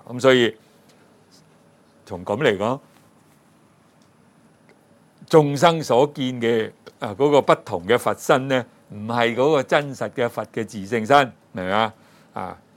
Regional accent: China; 我哋中國人講一句咩啊？情人眼里就出西施噶嘛

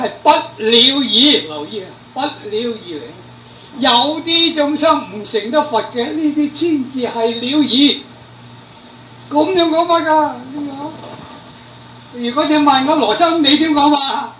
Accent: Guangdong, China; 然後我哋個廣東人啊

